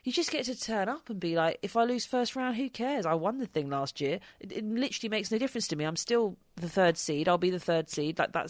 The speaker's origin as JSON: {"language": "English", "country": "United Kingdom", "said": "for me being British"}